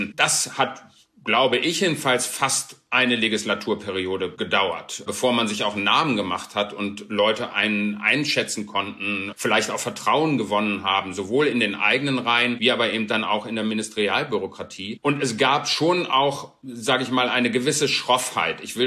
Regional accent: Laatzen, Lower Saxony, Germany; in meiner Heimatstadt Laatzen gewesen ist

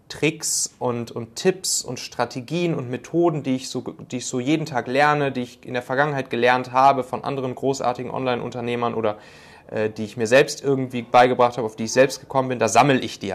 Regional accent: North Rhine-Westphalia, Germany; Ich komme ja ursprünglich so aus der Kölner Gegend.

